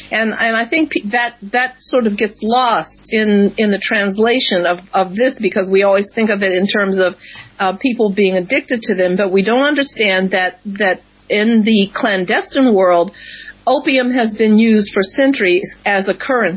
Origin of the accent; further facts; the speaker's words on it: Midwest, United States; Now, I'm originally from the Midwest, so I was very aware of the. And I grew up around steel mills and of course, Akron, the rubber plant.